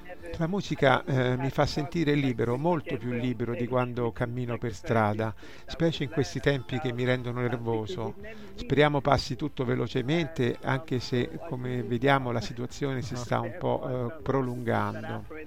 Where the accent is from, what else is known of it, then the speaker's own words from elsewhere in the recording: Angola; un cantante di musica folk del mio paese di origine, appunto l'Angola